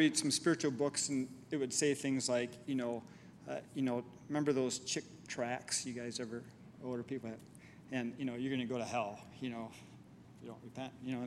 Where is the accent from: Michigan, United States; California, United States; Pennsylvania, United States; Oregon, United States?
Michigan, United States; South Haven; We moved from South Haven to Grand Rapids.